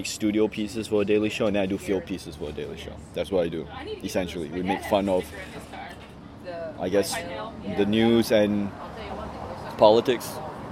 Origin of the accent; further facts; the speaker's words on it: Malaysia; then my nationality is Malaysian. So it's just like being Chinese-American, but instead of American, I'm from Malaysia.